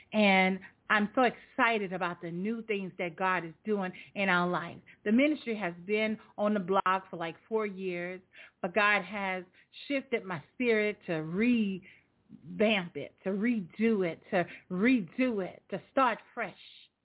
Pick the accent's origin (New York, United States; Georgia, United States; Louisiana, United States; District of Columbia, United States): Louisiana, United States; New Orleans; if you hear like a little accent in my voice, I'm from New Orleans